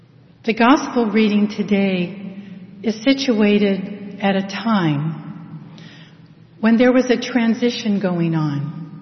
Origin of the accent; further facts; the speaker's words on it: Manhattan Beach, California, United States; And I have very fond memories of my home growing up in Manhattan Beach.